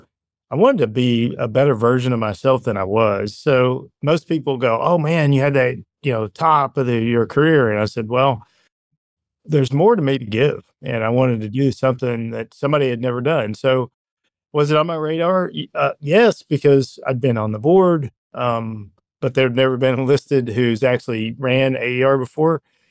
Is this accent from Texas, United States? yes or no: no; Alabama, United States; Grew up in Alabama, single parent home.